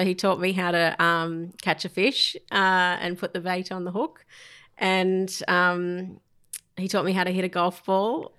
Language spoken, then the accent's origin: English; Sydney, New South Wales, Australia; I grew up around the Glebe area and then later near Ryde, Denniston sort of area.